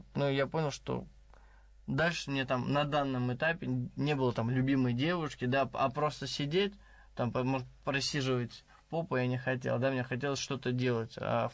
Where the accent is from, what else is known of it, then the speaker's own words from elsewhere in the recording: Moscow, Russia; born there; also born or lived in Lebanon; Да, у меня арабские крови из Ливана, вот я родился, правда, в Москве, но постоянно езжу туда, и там учился даже.